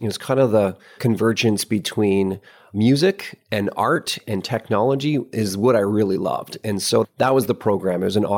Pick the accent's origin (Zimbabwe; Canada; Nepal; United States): Canada; Thunder Bay, Ontario; now in Perth, Australia; I grew up in Thunder Bay, Ontario, which is at the northern end of Lake Superior.